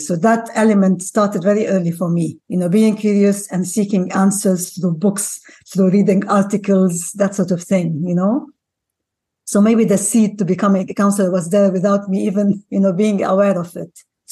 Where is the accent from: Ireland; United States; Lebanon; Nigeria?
Lebanon; also born or lived in Ghana; I'm from a mixed heritage. My father's Lebanese, my mother's Ghanaian. And I was born in Ghana, but ended up, you know, moving from a very young age, from about the age of 4 or 5 to Lebanon.